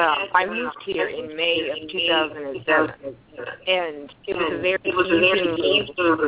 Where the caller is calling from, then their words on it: California, United States; I'm calling you from California.